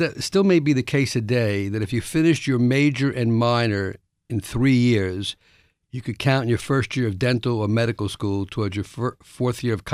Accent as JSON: {"language": "English", "town": "Bronx", "region": "New York", "country": "United States", "tie": "born or raised there", "said": "Basically, I was born in the South Bronx, first generation of my family to get born in America, first generation of my family to get a college degree. I went to public school in the Bronx, PS 75."}